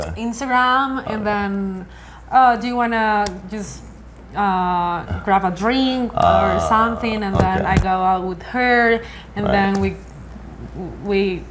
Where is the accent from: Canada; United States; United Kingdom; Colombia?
Colombia; Medellín, Antioquia; Yeah, I'm from Medellin. Medellin is such a nice city.